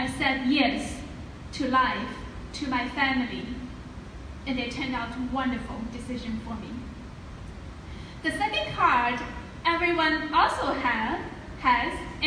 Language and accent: English; China; I was born and raised in China. Very traditional family.